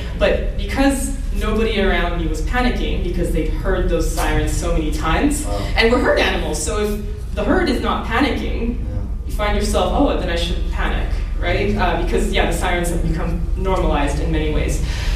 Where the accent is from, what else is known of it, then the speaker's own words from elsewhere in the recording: Canada; also born or lived in Ukraine; I was born in Ukraine, and I've, you know, I grew up in Canada and I've visited many times. So I maintain a connection there.